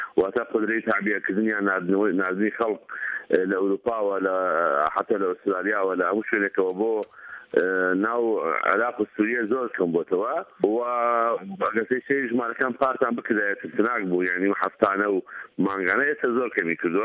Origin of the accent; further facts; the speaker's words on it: Ramadi, Al Anbar, Iraq; انا مثلا من الرمادي